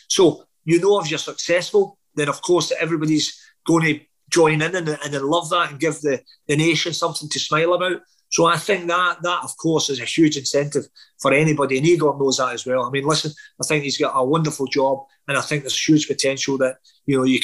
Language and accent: English; Glasgow, Scotland, United Kingdom; born there; Obviously, my parents were Irish. I played for Ireland because I, as much as I'm, you know, where I was born in Glasgow, we were brought up in Irish culture